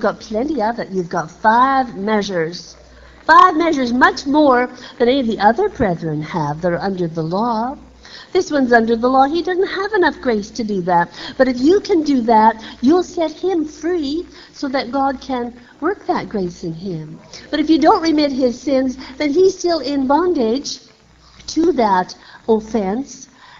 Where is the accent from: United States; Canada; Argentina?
Canada; I'm sorry, but I'm from Canada. And up there, when we talk about a mess, well, that's a mess.